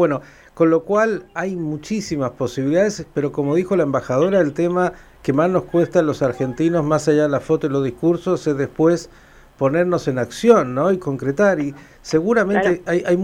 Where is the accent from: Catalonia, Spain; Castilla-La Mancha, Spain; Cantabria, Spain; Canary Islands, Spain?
Catalonia, Spain; yo siendo un buen catalán, prefiero que alguien lo diga como corresponde.